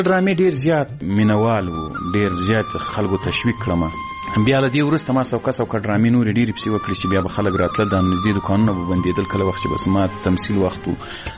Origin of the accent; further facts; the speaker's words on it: Ghazni, Afghanistan; زه له غزنی څخه یو دوه درې کسان وو